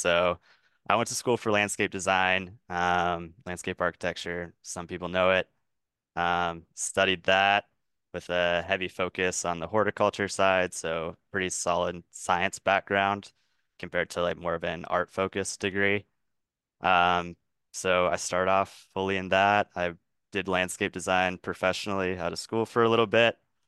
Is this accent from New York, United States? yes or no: no; Maine, United States; I grew up in Maine on the coast, and then I went to Montana, and then after Montana, I came to Oregon. So I just keep working my way west.